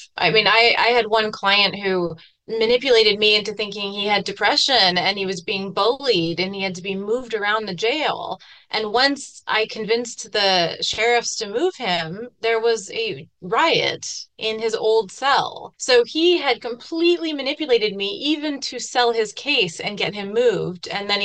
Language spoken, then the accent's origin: English; California, United States; I think I grew up quite naive in Orange County, California.